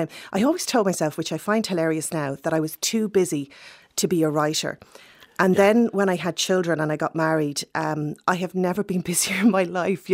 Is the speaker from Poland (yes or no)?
no; Wexford, Leinster, Ireland; moved away as an adult; I'm from Wexford, and I left Wexford at 18, very wide-eyed and innocent, to work with Aer Lingus.